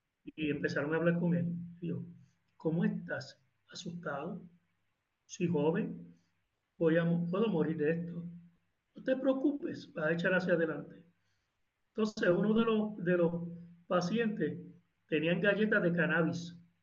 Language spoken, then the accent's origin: Spanish; Jayuya, Puerto Rico; porque yo soy de ese pueblo, yo soy de Jayuya.